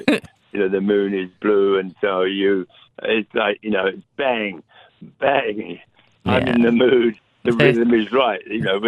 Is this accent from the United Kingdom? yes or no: yes; London, United Kingdom; now in United States; Ever since I was a kid growing up in Southwest London, I always wanted to come to America.